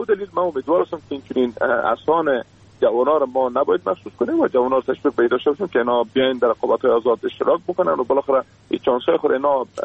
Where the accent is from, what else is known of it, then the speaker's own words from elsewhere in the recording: Afghanistan; ما شما افغان هستیم